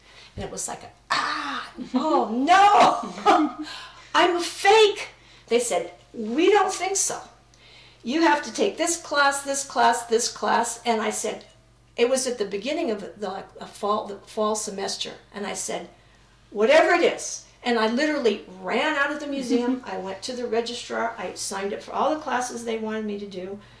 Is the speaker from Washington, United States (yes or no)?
no; St. Louis, Missouri, United States; also born or lived in Beirut, Lebanon / California; I never learned Arabic. I don't speak Arabic. So I grew up in St. Louis for the first 12 years, and then my family moved to California. So I went to high school and college in California.